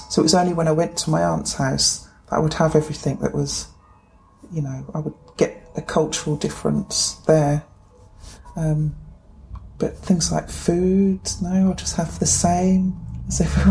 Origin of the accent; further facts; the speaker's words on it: England, United Kingdom; They couldn't believe I was from England.